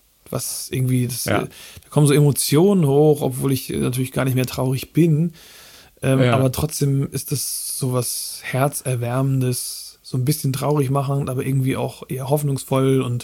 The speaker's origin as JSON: {"language": "German", "region": "Schleswig-Holstein", "country": "Germany", "tie": "born or raised there", "said": "ich bin ja, wie gesagt, im Raum Flensburg aufgewachsen."}